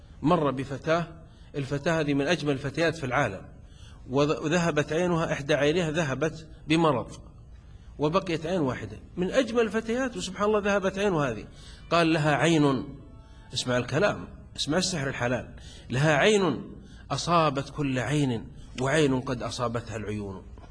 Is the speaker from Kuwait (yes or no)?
no; Upper Egypt, Egypt; أنا كصعيدي